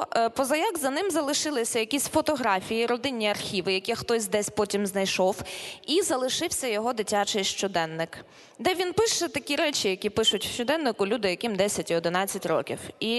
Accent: Galicia, Ukraine; хоча євреїв не було в родині, а я з Галичини, і це нечастий випадок, в принципі, в Галичині, коли у тебе в родині так і зовсім не було євреїв.

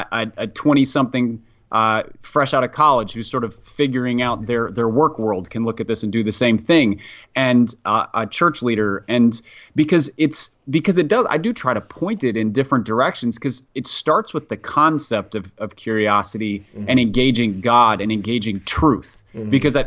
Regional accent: Minneapolis, Minnesota, United States; I mean, I grew up in Minneapolis, and during the time I was growing up, thousands, tens of thousands of Somalis were fleeing.

